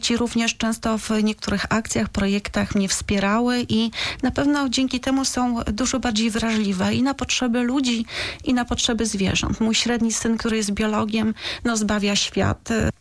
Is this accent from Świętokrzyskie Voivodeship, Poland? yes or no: yes; Zawichost, Świętokrzyskie Voivodeship, Poland; ja pochodzę z Zawichostu, ja znam tych ludzi